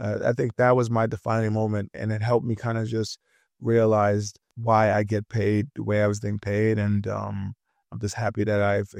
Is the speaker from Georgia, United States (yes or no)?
no; New York, United States; Listen, I'm from New York, so, you know, deep down aside